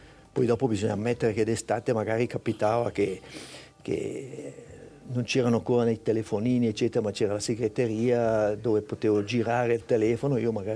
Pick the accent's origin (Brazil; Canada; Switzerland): Switzerland; Faido, Ticino; io sono nato e cresciuto a Faido e ad Alpe, ecco.